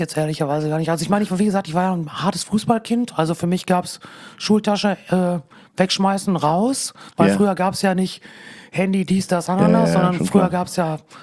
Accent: Castrop-Rauxel, North Rhine-Westphalia, Germany; moved away as an adult; groß geworden in Castrop-Rauxel. Da auch gelebt, bis ich 21 war.

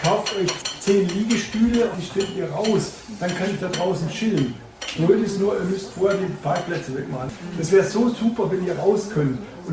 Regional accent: Southern Germany, Germany; ich bin ja Süddeutscher

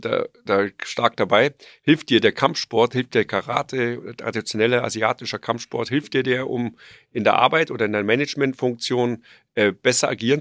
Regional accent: Bavaria, Germany; wir sind aus Bayern.

